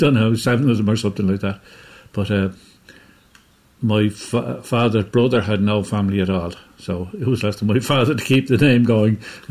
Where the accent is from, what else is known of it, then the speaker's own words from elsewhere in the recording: Palmerstown, County Dublin, Ireland; Well, I was born in Palmerstown, reared up there. I went to school then for a while in Palmerstown National School. Then I went into O'Connell's CBS in North Richmond Street in Dublin.